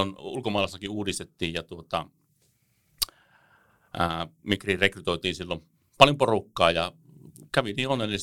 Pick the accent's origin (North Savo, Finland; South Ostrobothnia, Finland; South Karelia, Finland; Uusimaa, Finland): South Karelia, Finland; niin kuin meillä päin tuolla Etelä-Karjalassa on tapana sanoa